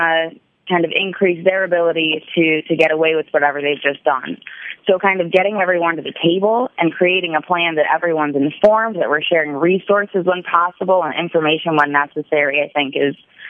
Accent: Ann Arbor, Michigan, United States; Well, I was raised down in Ann Arbor. Probably shouldn't say that on the air here in the Lansing area.

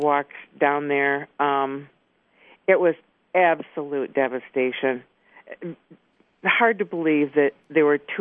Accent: Lansing, Michigan, United States; now in Mason, United States; I have lived in Mason for 35. Born and raised in Lansing.

